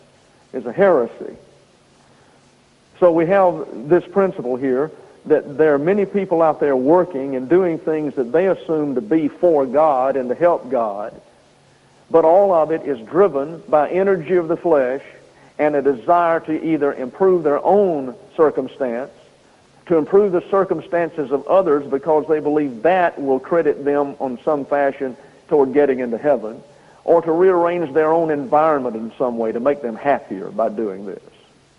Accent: the South, United States; I was raised Baptist in the South, very conservative, good theology as far as it went, which is fortunate for me.

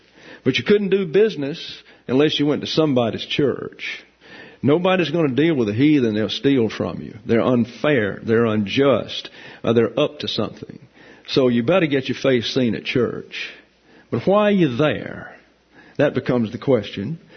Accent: the South, United States; I was raised in the South

